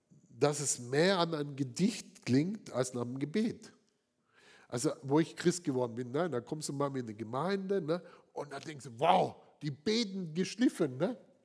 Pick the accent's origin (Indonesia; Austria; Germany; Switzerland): Germany; Southern Germany; ich war jetzt in Süddeutschland, da bin ich aufgewachsen in meiner Heimat